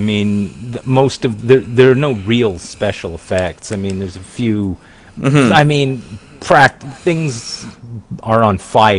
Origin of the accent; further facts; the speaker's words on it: Canada; It's that kind of disconnect, being Canadian, watching this Vietnam vet getting treated poorly